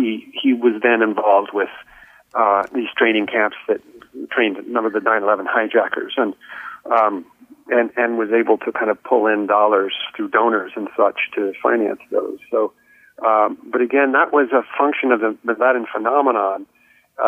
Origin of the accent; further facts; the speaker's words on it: California, United States; we're looking at people right here in my home state of California